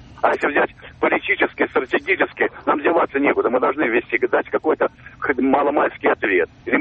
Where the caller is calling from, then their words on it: Moscow, Russia; Я из Москвы звоню.